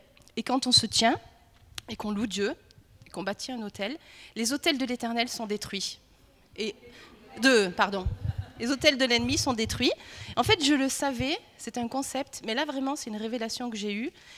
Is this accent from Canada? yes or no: no; France; Et c'est vraiment qui on est, les Français. On est ça.